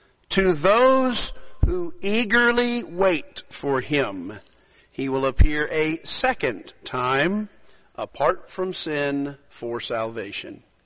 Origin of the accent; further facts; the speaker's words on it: Australia; born there; The fact that I was born in Australia, I would be able to carry an Australian passport if I filed for that. I carry an American passport.